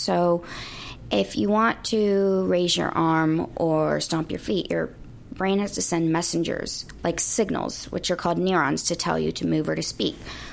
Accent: Pasadena, California, United States; Yeah, I am. Born and raised in Pasadena.

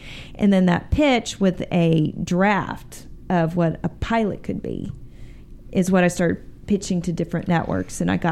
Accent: United States; accent: American; You don't need to have an American accent, and my American accent was very thick in French.

